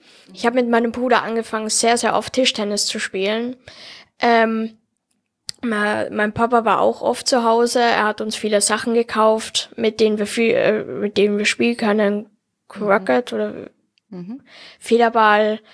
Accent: Salzburg, Austria; Ich komme aus Salzburg. Ich bin 11 Jahre alt

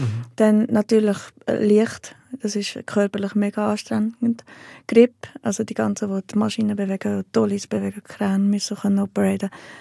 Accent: Heiligenschwendi, Bern, Switzerland; also nicht nur ich komme aus Heiligenschwendi

